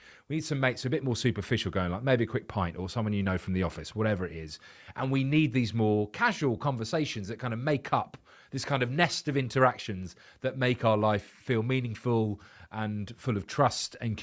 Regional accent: London, United Kingdom; So I'm from London. I moved to a different bit of London, but London's so massive that, you know, you can move literally an hour away from where you used to live.

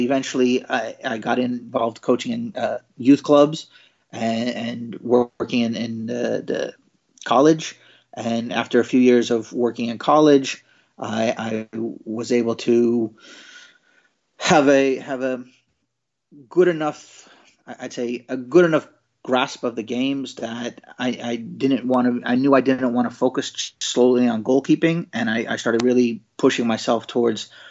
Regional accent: California, United States; also born or lived in New York; I grew up, I was born just outside New York City, but I pretty much grew up in California. And, you know, that for me was where I learned the game.

